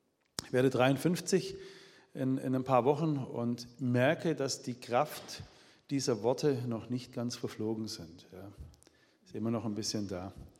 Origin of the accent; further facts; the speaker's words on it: Bopfingen, Baden-Württemberg, Germany; accent: Swabian; Ich habe gehört, dass jemand aus meiner Heimat da ist. Wer ist aus Bopfingen da?